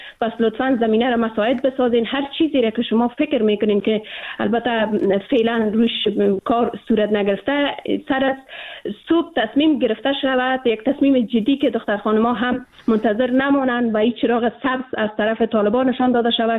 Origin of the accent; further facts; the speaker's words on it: Afghanistan; ما به عنوان یک افغان واقعا همین ملاهایی که از پاکستان سفر میکنن